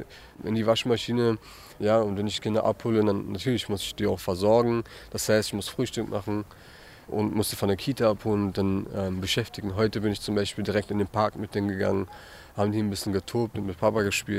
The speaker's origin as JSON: {"language": "German", "country": "Germany", "tie": "born or raised there", "said": "Wir sind zwar in Deutschland geboren und groß geworden"}